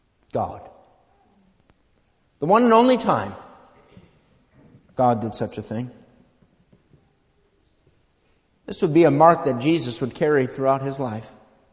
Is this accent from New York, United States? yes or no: yes; Buffalo, New York, United States; born there; So I was born in Buffalo, so I would have to travel to Buffalo every year to pay my taxes.